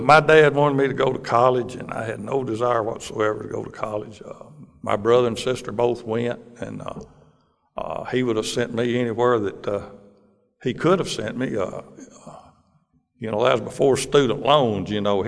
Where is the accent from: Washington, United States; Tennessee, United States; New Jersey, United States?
Tennessee, United States; Gallatin; also born or lived in Sparta / South Pittsburgh; we moved from South Pittsburgh to Gallatin in 1953. And so I grew up in Gallatin. You know, I was originally from Sparta over in eastern Tennessee, but that's where I grew up.